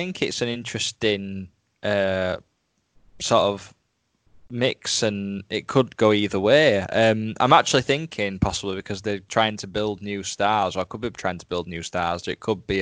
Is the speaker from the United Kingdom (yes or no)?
yes; United Kingdom; being British and, being such a big fan